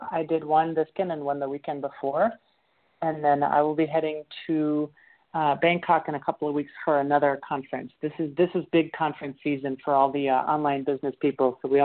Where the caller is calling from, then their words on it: Lisbon, Portugal; Lisbon, Portugal right now.